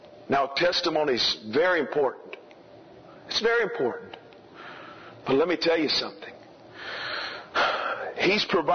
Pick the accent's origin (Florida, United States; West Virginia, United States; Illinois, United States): Florida, United States; Immokalee; Well, I see, I come from Immokalee and they, you know, a lot of voodoo and all that.